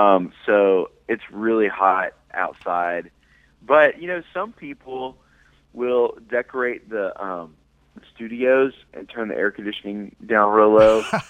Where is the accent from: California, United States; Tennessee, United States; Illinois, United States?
Tennessee, United States; Nashville; And I'm from Nashville and love our songwriters in Nashville.